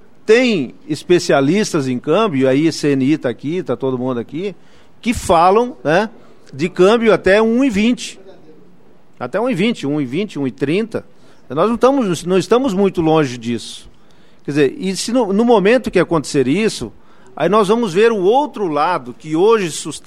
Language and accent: Portuguese; Rio Grande do Sul, Brazil; eu sou gaúcho